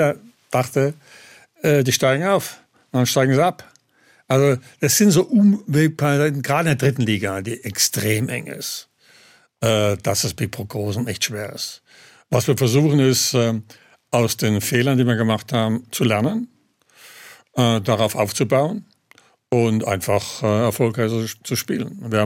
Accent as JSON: {"language": "German", "town": "Mannheim", "region": "Baden-Württemberg", "country": "Germany", "tie": "born or raised there", "said": "Ich bin in Mannheim aufgewachsen, meine ganze Kindheit dort verbracht. Also ich trage den Kurpfalz im Herzen sozusagen."}